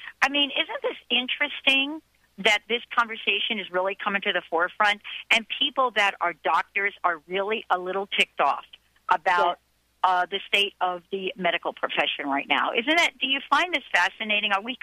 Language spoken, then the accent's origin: English; Bronx, New York, United States; I grew up in the Bronx, you know, and we were always told.